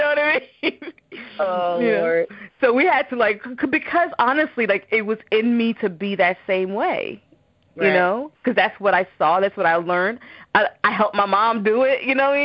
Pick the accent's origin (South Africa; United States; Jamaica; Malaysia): Jamaica; born there; we're from Jamaica. So I was born in Jamaica.